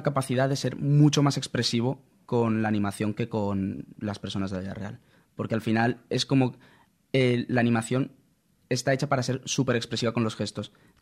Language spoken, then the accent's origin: Spanish; Venezuela; Pero yo soy de Venezuela y he crecido tanto con las versiones latinas de doblaje como las versiones de castellano.